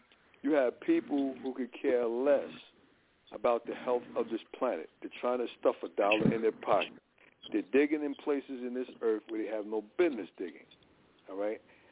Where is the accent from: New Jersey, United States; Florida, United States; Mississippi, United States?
New Jersey, United States; Newark; I had roaches. I'm from Newark. Not saying everybody in Newark has roaches.